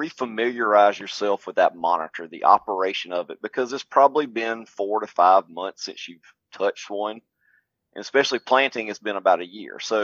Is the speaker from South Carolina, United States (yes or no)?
yes; South Carolina, United States; So I live down here in South Carolina, grew up farming.